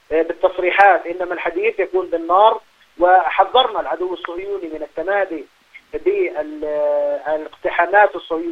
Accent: Palestine; إنما القدس هي قضية مركزية لنا كفلسطينيين

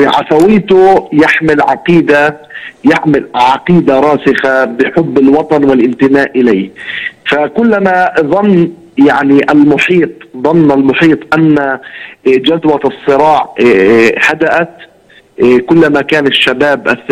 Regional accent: Palestine; نحن لم نفاجأ كفلسطينيين

